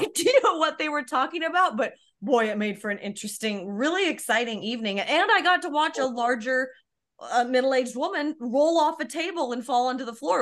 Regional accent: Arizona, United States; I'm from Arizona. When it's 70 degrees, you get your jacket and you're freezing, you know?

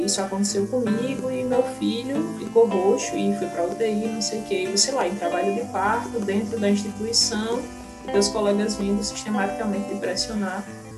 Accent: Paulo Afonso, Bahia, Brazil; now in João Pessoa, Brazil; sou baiana, de uma cidade do sertão da Bahia, chamada Paulo Afonso. É uma ilha banhada pelas águas do Rio São Francisco. Tenho muito orgulho de ter nascido lá.

